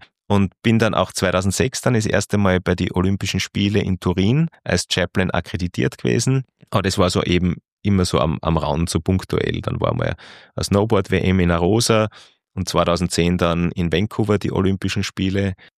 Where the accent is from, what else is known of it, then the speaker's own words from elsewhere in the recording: Austria; bei uns in Österreich